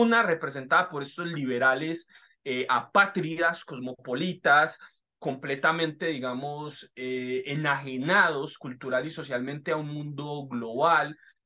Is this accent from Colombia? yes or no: yes; Colombia; perdamos por completo nuestro entendimiento y nuestra alma como colombianos